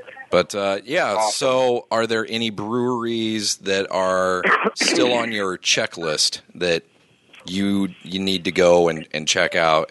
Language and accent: English; Illinois, United States; I'm from Illinois